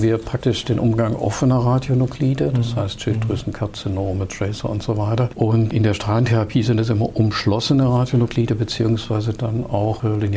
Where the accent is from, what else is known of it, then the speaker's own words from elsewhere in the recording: Baden-Württemberg, Germany; Ja, ich bin ja auf der Schwäbischen Alb aufgewachsen